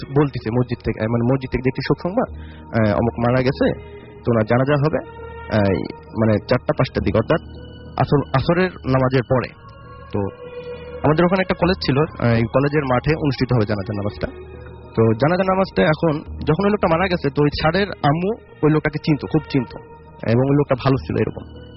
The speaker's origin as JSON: {"language": "Bangla", "town": "Pabna", "region": "Rajshahi Division", "country": "Bangladesh", "said": "তো আমি যে গল্পটা বলবো এটা আমার এলাকার চাকমোহর পাবনার"}